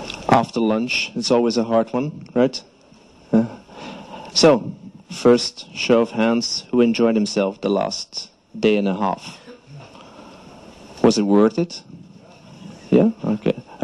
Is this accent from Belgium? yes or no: yes; Belgium; I'm also from Belgium.